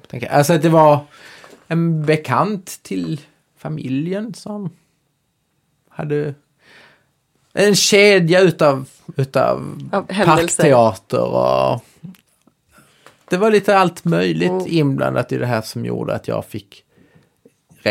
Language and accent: Swedish; Skåne, Sweden; Jag är ju inte från Stockholm. Så här, jag är ju från Skåne.